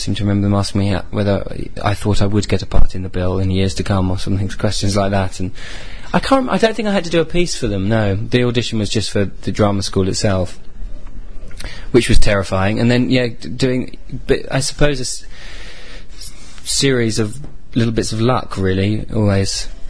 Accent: Greenwich, London, United Kingdom; I was brought up in London, and I was brought up in Greenwich, and I'm now sort of in Lewisham.

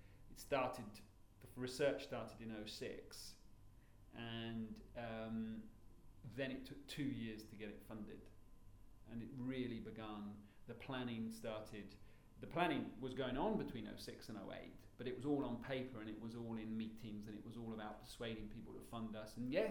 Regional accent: United Kingdom; before being British, before even being European, I'm a theatre director

